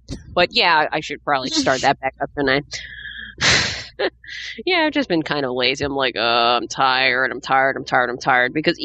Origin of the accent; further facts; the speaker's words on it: New York City, New York, United States; I'm from New York City. I know how cold it gets in February